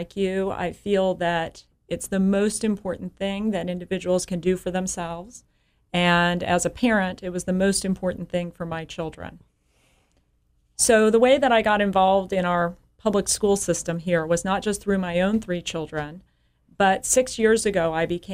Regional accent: Colorado, United States; also born or lived in New Orleans / Albuquerque; I actually moved here from New Orleans. I'm originally from Colorado, but I moved around quite a bit.

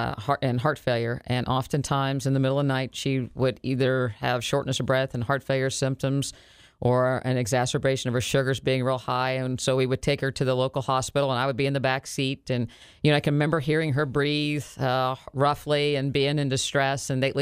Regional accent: Morgantown, West Virginia, United States; Yes, I grew up in Morgantown, West Virginia.

